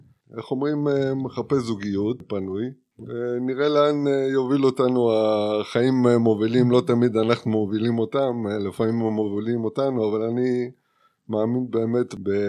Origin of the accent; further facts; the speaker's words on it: Ashkelon, Southern District, Israel; now in Jerusalem, Israel; בעיקרון אני ירושלמי כבר כמה שנים, במקור מאשקלון. הגעתי לעיר בעקבות הגורל, בעקבות העבודה.